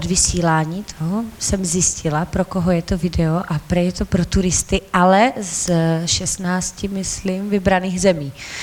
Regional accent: Kyjov, Zlín Region, Czechia; also born or lived in Krnov; V Kyjově jsem žila pouze svých 20 let jsem žila v Kyjově. Je mi 28.

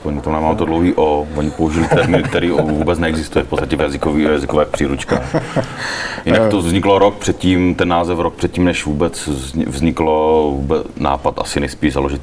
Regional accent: Šumperk, Olomouc Region, Czechia; já jsem vyrůstal v Šumperku a na kraji, na takovémhle sídliště a přes cestu jsme měli Rusáky, ruský vojáky

